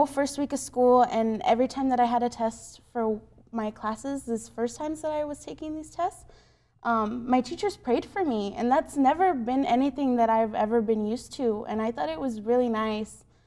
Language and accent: English; El Paso, Texas, United States; Yes, sir. I'm from El Paso, Texas, born and raised.